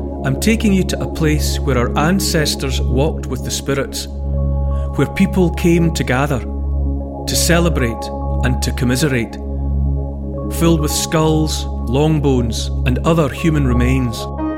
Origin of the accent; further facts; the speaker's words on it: Scotland, United Kingdom; for me as a Scottish person